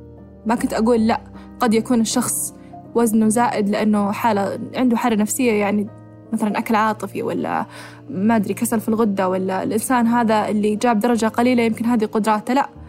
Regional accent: Saudi Arabia; يعني إحنا عندنا بالسعودية يقولون إحنا انضربنا وصارت فينا أشياء وكذا

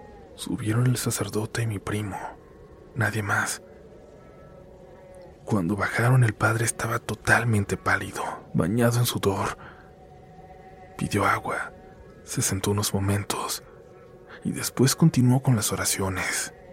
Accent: Hidalgo, Mexico; Soy del estado de Hidalgo

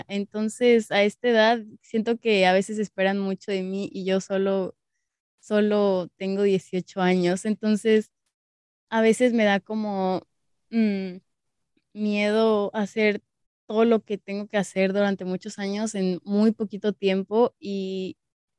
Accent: Mexico City, Mexico; Sí, soy de la Ciudad de México.

